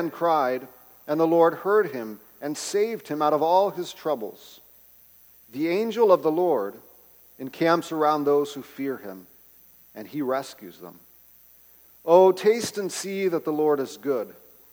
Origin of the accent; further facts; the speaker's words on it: Mexico; When my sister and I grew up in Mexico